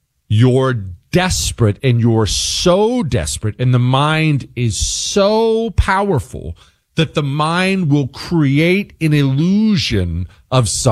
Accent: Montana, United States; I come from Montana.

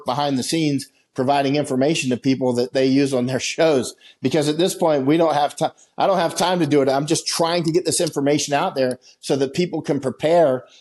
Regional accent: United States; it's actually mind boggling that me as an American, like a very serious American to the core

